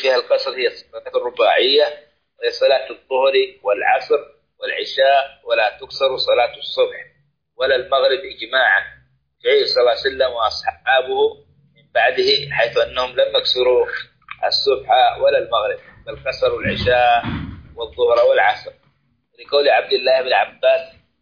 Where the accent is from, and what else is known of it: Saudi Arabia